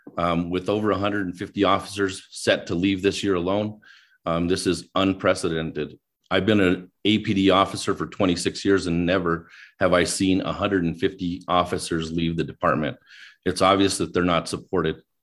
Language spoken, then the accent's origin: English; Albuquerque, New Mexico, United States; I'm running for City Council District 1. I was born and raised in District 1, and I attended all the schools in District 1, West Mesa, Lavaland, John Adams, and I'm a 26-year veteran of the Albuquerque Police Department